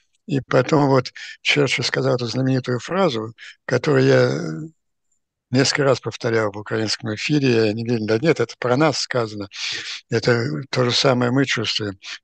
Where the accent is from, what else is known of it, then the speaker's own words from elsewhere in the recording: Russia; moved away; мы все, приехавшие из России